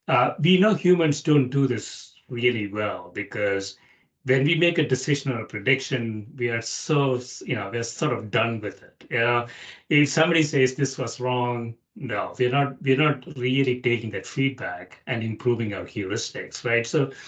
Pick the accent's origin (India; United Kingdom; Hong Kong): India; now in United States; When I was growing up in India, we used to debate a lot. This was in the, you know, in the 70s and 80s.